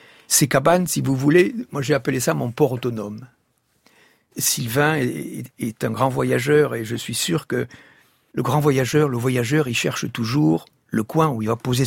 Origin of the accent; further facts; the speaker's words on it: Occitanie, France; je suis revenu chez moi dans le Tarn, voir mes parents